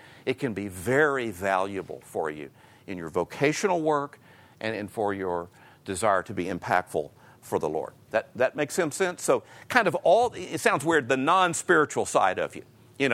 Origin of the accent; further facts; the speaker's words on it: Houston, Texas, United States; I'm a Houston guy. I was born in Houston, 1952. Do the math. I'm 61